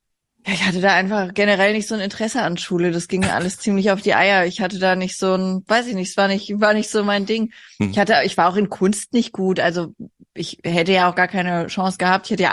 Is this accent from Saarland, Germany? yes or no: no; Hesse, Germany; in dem Dorf, in dem ich aufgewachsen bin, wurden mehr Drogendealer hochgenommen, die nach Frankfurt geliefert haben